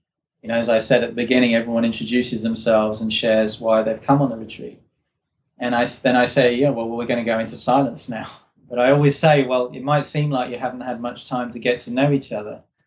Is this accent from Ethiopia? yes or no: no; United Kingdom; Got to have a tea break, being a Brit.